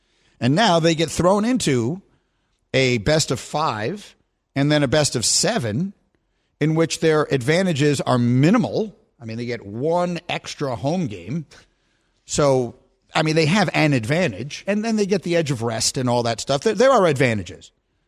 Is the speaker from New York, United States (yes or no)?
yes; New York City, New York, United States; also born or lived in Chicago; Now, I was raised in New York City, and then I went to Chicago, and those are both big cities, so they're pro-sport cities.